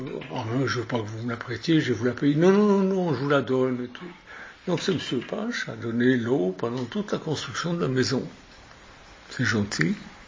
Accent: Lausanne, Vaud, Switzerland; Quand j'étais gamin, on habitait Lausanne parce que moi je suis suisse d'origine.

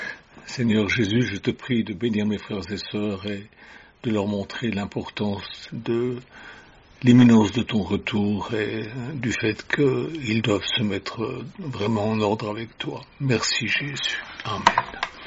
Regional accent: Switzerland; Alors, je suis suisse, j'étais protestant, faisant partie de l'Église nationale

